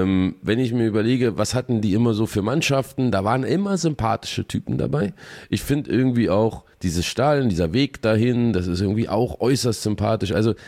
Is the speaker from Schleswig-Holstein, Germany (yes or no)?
no; Berlin, Germany; Ich bin ja auch gebürtiger Ossi, wenngleich in Berlin-Charlottenburg natürlich sozialisiert.